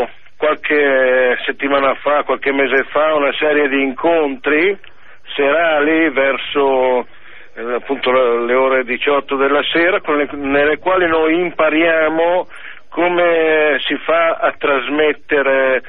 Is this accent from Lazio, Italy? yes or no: no; Suzzara, Lombardy, Italy; al mio paese, che è Suzzara, appunto, in provincia di Mantova